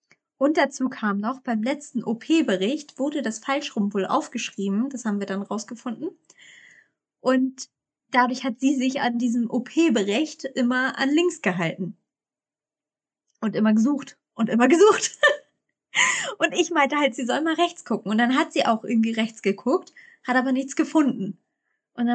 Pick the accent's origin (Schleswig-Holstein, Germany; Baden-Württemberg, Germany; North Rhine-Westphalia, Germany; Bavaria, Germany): Schleswig-Holstein, Germany; wir kommen aus Hamburg, also Schleswig-Holstein hinter Hamburg.